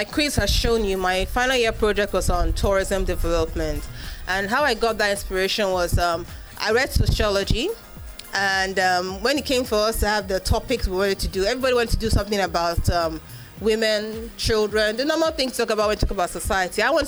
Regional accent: Nigeria; first language Igbo; English is a second language; so Nene Owa means see the world, as we told in Igbo language. That's my native language, right?

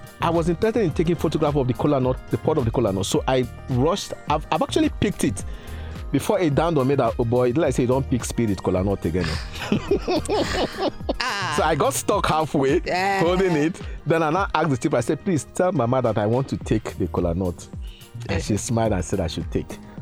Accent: Abia, Nigeria; I'm from Abia State.

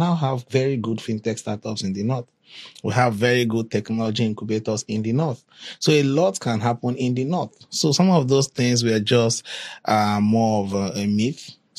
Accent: Kaduna, Kaduna State, Nigeria; I was born in Kaduna. I lived over 24 years there. Started my career in Kano and Katsina down to Abuja. So it's been a journey around the north.

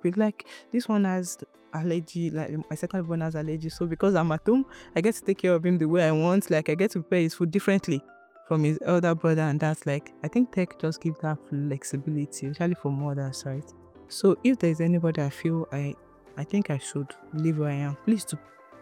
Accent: Lagos, Nigeria; I grew up in Lagos. I was born and brought up in Lagos. I only went out of Lagos for service, and since then, I've not come back.

